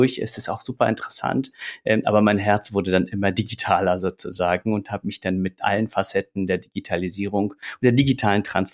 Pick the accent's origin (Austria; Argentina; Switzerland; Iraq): Iraq; now in Germany; habe ich einen Migrationshintergrund, komme aus dem Irak, bin Kurde